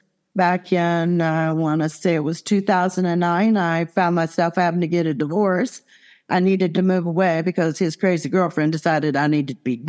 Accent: Cambridge, Ohio, United States; born there; But I hail from Ohio. I was born in a little town called Cambridge, famous for the glass. And I was really just kind of born there.

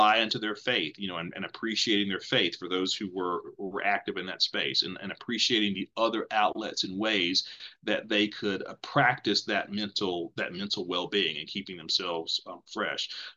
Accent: Greensboro, North Carolina, United States; work for a Fortune company based in Winston-Salem, which is 30 minutes from my hometown of Greensboro.

